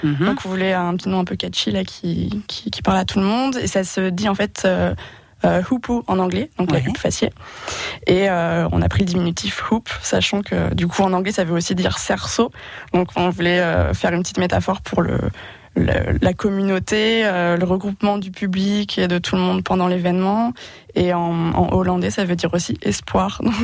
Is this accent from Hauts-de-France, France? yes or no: no; Excideuil, Nouvelle-Aquitaine, France; étant donné que ça se passe dans ma commune, là où j'ai grandi, à Excideuil, en Périgord vert.